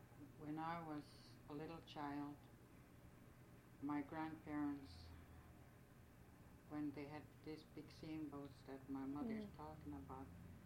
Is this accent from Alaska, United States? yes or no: yes; Angoon, Alaska, United States; I grew up in Angoon.